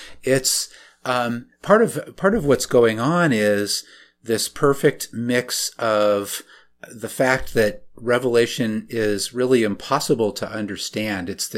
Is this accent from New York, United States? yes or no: no; Alaska, United States; Yeah, so I grew up mostly in Alaska in conservative evangelical Christian circles